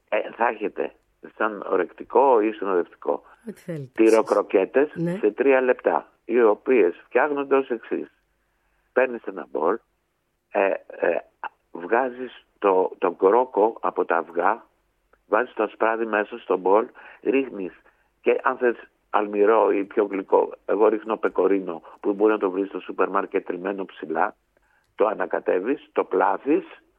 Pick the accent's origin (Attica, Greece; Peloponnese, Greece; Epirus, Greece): Attica, Greece; Athens; εγώ μεγάλωσα στο Κουκάκι, περιφερειακό Φιλοπάπου.